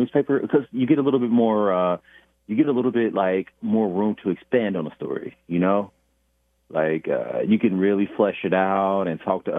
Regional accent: Kansas City, United States; now in Iowa, United States; Like, I'm from Kansas City and I'd never been on a farm until I moved to Iowa.

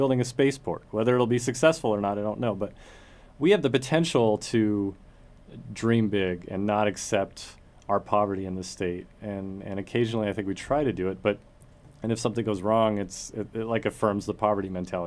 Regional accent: Santa Fe, New Mexico, United States; now in Las Cruces, United States; I grew up in New Mexico. I grew up in Santa Fe. I came down to Las Cruces for college.

